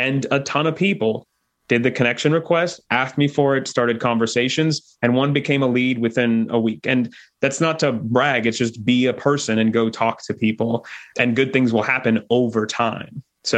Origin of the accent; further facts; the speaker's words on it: Portland, Oregon, United States; now in Brooklyn, United States; We're in Brooklyn, New York now, but yeah. I grew up in Portland, Oregon.